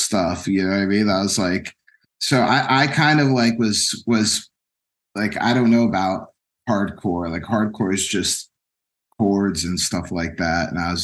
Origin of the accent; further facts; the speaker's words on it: Lehigh Valley, Pennsylvania, United States; And he was like, I knew him from my hometown, Lehigh Valley.